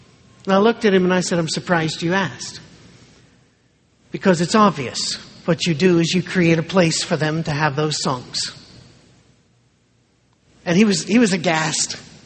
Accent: Scotland, United Kingdom; I'm Scottish.

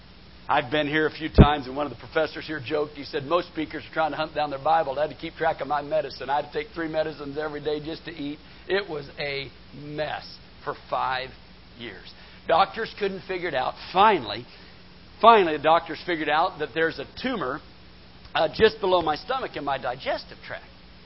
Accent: Atlanta, Georgia, United States; I'm from North Atlanta and she's from South Atlanta.

